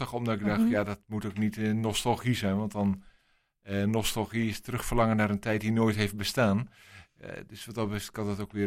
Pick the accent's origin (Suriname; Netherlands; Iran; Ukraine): Netherlands; Delfgauw, South Holland; born there; Dat is wel grappig mijn levensweg. Ik ben geboren in Delfgouw.